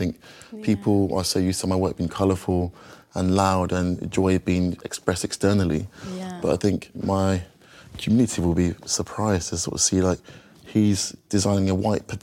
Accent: London, United Kingdom; as a British Nigerian in London

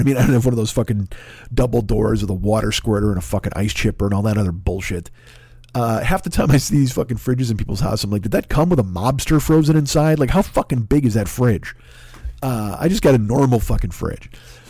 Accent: United States; What has happened to me as a person, as a man, as a human being, as an American? Let's talk about that. What has happened to me as an American patriot?

